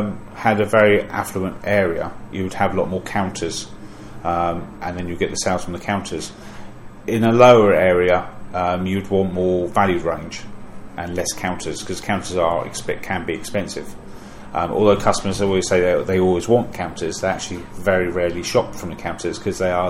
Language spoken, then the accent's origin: English; Alverstoke, South East England, United Kingdom; Yeah, so I grew up in Alverstoke, then moved up to Bridgemary, went to Bay House School, and did all my childhood all around this area.